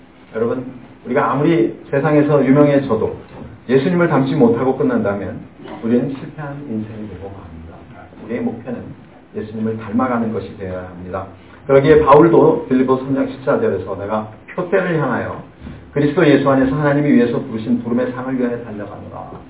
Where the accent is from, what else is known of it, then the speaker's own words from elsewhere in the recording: South Korea; now in United States; 우리는 여전히 한국 사람입니다.